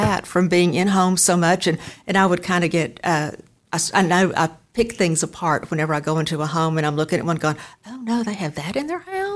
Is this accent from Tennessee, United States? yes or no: no; Mesquite, Texas, United States; now in Dallas, United States; Well, actually, I grew up in Mesquite.